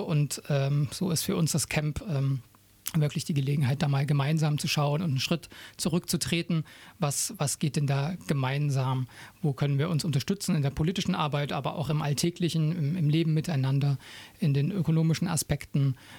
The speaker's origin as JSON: {"language": "German", "region": "Saxony", "country": "Germany", "said": "ich komme ursprünglich auch aus der Gegend von Leipzig und wollte da auch wieder zurück."}